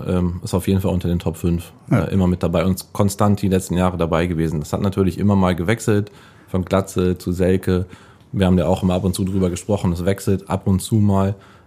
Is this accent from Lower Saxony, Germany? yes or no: yes; Göttingen, Lower Saxony, Germany; ich komme aus Göttingen, bin jetzt nicht aus der Region